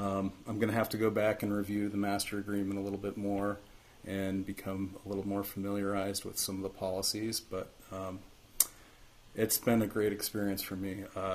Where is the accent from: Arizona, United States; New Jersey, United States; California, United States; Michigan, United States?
Arizona, United States; I'm from Arizona, from, well, I live in Flagstaff, but I work in Williams, Arizona